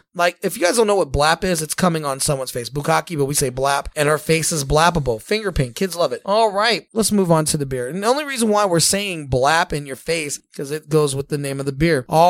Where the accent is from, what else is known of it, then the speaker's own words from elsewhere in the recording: Melbourne, Victoria, Australia; Hi, guys. I'm new to your scope. I'm from Melbourne, Australia.